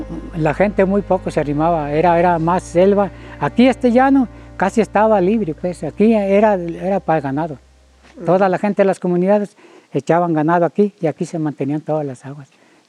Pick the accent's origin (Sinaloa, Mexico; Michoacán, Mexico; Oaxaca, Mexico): Sinaloa, Mexico; Quila; yo allí donde soy de Quila, allí siembro, sembrar maíz